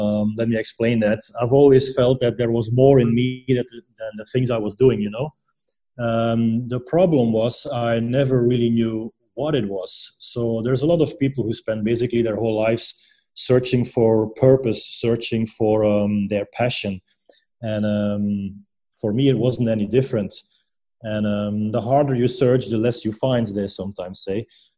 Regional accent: Belgium; Yeah, so I'm originally from Belgium.

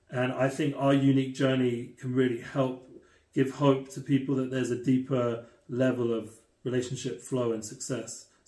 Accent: England, United Kingdom; I'm coming from England, a bit more like cold-hearted

